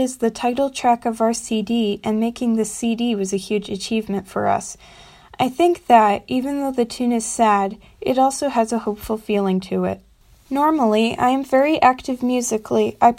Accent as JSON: {"language": "English", "town": "Wareham", "region": "Massachusetts", "country": "United States", "said": "I play the fiddle, and I'm from Wareham, Massachusetts."}